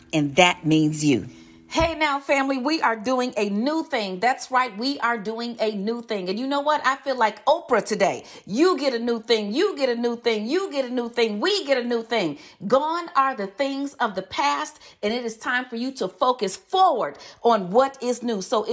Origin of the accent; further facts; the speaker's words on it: Chicago, Illinois, United States; You see, I was born and raised in Chicago.